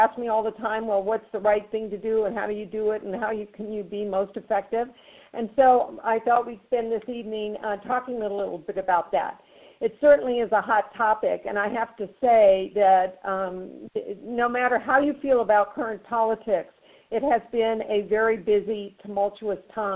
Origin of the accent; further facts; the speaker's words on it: Washington, District of Columbia, United States; I was born in Washington, D.C., and so I kind of grew up in the hotbed of politics.